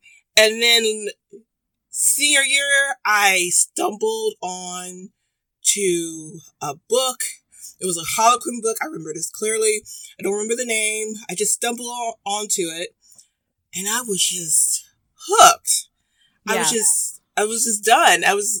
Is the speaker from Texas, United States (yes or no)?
yes; San Antonio, Texas, United States; because we went to Houston. I'm from San Antonio. I went to Houston to visit my aunt